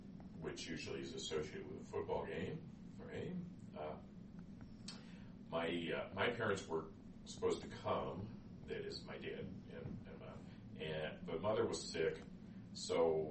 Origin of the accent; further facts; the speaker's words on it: Chicago, Illinois, United States; also born or lived in Wisconsin; Of course, I was born and raised in Chicago, but all my high school and college and graduate school years were in Wisconsin.